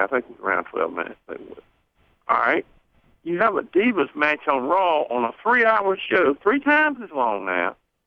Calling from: Virginia, United States; from Virginia.

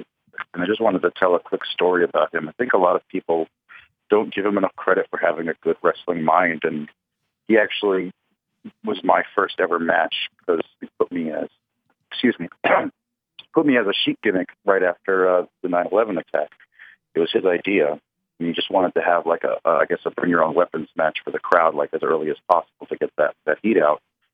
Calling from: New Jersey, United States; from New Jersey.

